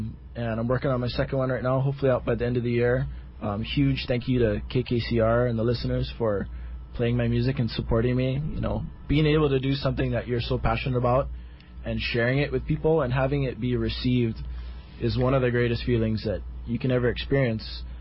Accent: Hanalei, Hawaii, United States; now in Koloa, United States; I live in Koloa with my father. I grew up out here in Hanalei.

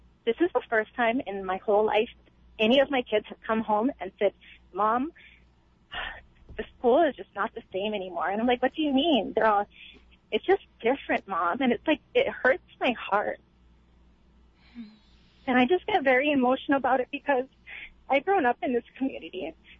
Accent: Hanalei, Hawaii, United States; I'm born and raised in Hanalei. I have three children that have attended Hanalei School, of which two are still there.

